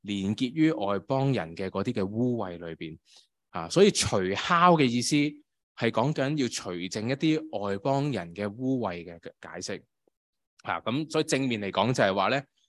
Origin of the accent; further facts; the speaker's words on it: China; 就不是我们中国人过年那些大扫除不同的